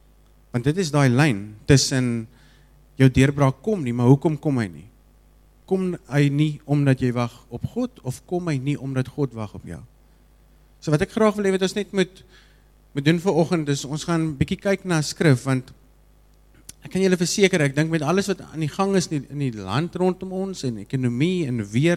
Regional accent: Piketberg, Western Cape, South Africa; Ek is van Piketberg.

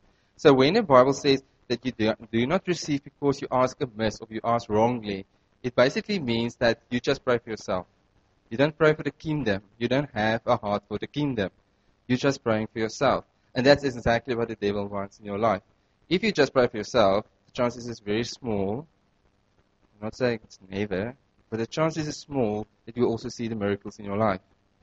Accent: Northern Cape, South Africa; I come from the Northern Cape.

